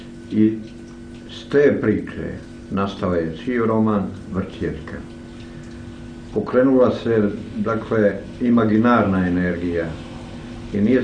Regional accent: Plužine Municipality, Montenegro; to je moj zavičaj, piva. To je u stvari stara Hercegovina.

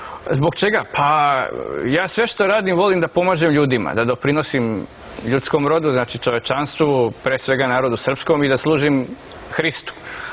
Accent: Glušci, Mačva District, Serbia; also born or lived in Belgrade; Ja sam inače rodom iz jednog sela Glušci, to je jedno mesto kod Bogatića u Mačvi, znači okolina Šapca.

